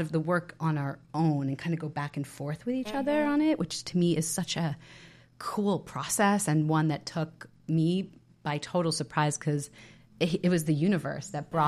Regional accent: New York, United States; I grew up on Long Island. I went to the Hayden Planetarium.

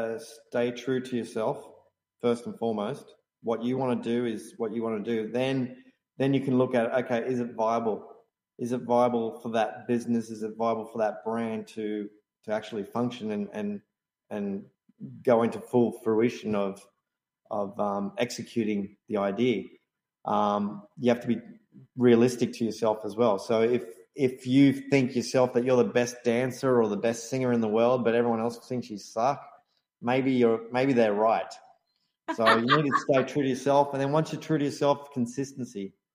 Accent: Australia; born there; I'm a Spanish background, but I was born in Australia.

